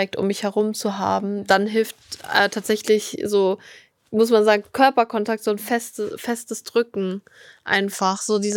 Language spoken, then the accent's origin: German; Aachen, North Rhine-Westphalia, Germany; jetzt in Aachen, wo ich herkomme, dann auch einfach dran gewöhnt habe, dass der Verkehr so ist.